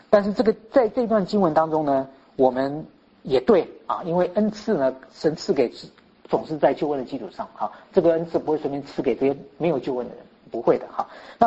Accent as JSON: {"language": "Chinese", "country": "Taiwan", "said": "就我们都是从台湾来"}